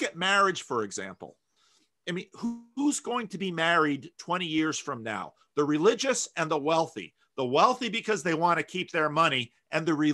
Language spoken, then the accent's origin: English; New Jersey, United States; also born or lived in Michigan / Dominican Republic; now in California, United States; I grew up in New Jersey. You know, I lived in Michigan and the Dominican Republic, but most of my adult life, I've lived in California.